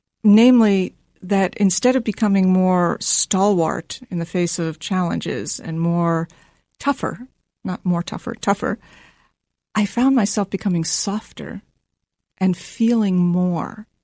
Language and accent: English; Washington, District of Columbia, United States; Washington, D.C.